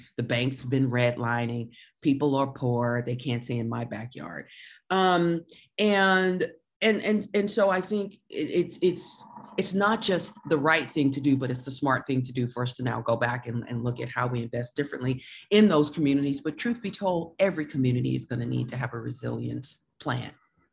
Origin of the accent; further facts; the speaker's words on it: Virginia Beach, Virginia, United States; I'm from Virginia Beach, Virginia. I grew up with nuclear submarines in my backyard.